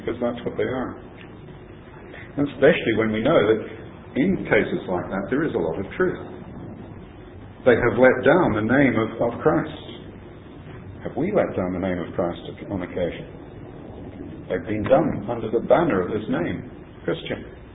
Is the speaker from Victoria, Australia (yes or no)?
no; Tasmania, Australia; I grew up in Tasmania, in Australia.